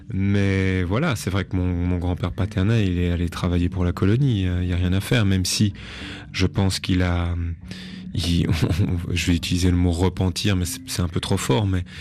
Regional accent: Belgium; en tant que belge, on va dire 100% occidental

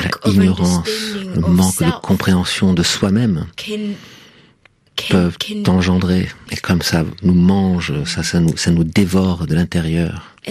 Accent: Burundi; Et en grandissant à Burundi, un pays magnifique, c'est un des plus beaux pays du monde.

